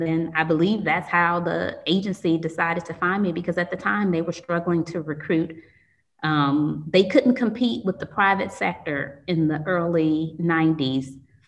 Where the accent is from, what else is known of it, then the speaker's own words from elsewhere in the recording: Gary, Indiana, United States; So I grew up in Gary and, you know, a single parent mom.